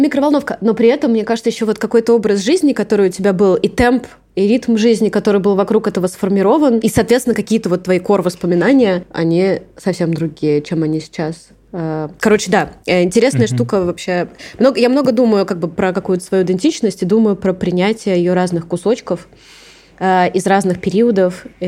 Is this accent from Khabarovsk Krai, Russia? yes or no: no; Moscow, Russia; Я выросла в Северном Тушино, в Москве.